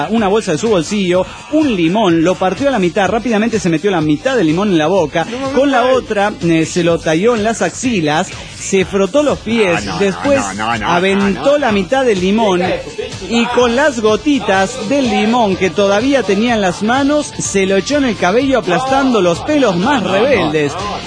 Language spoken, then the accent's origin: Spanish; Cuernavaca, Morelos, Mexico; de Cuernavaca, Morelos, México.